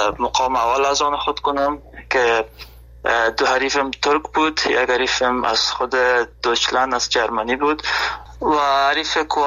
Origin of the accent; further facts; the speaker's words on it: Afghanistan; now in Germany; به خاطر این هدف خود از افغانستان آلمان آمدم،